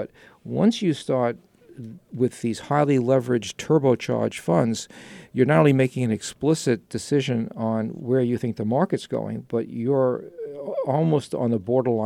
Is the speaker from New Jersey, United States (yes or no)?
no; New York, United States; accent: New York; into my New York accent.